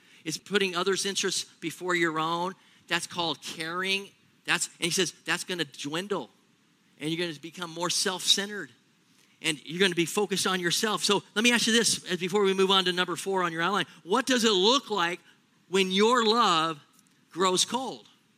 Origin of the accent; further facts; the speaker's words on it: California, United States; I grew up in Southern California. I think I'll live here till the day I die.